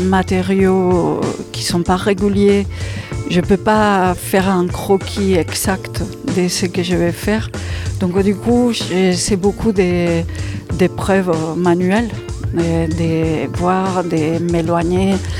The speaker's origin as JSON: {"language": "French", "country": "Spain", "first_language": "Spanish", "second_language": "French", "lives_now": "Millau, France", "said": "Je suis espagnole, j'habite ici à Millau et je fais des mobiles depuis plus de 20 ans."}